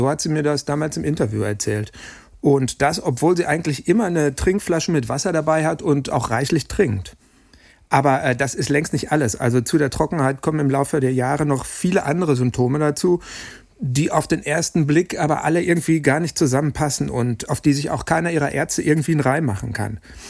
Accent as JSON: {"language": "German", "town": "Dortmund", "region": "North Rhine-Westphalia", "country": "Germany", "tie": "born there", "said": "Und das darf ich sagen, da ich selber ein gebürtiger Dortmunder bin"}